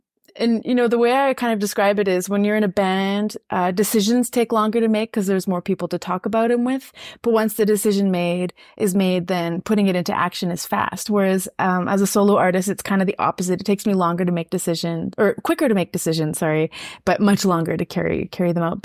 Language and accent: English; Saskatchewan, Canada; first language French; I'm Francophone, but I grew up in Saskatchewan, so there's a lot of English in my life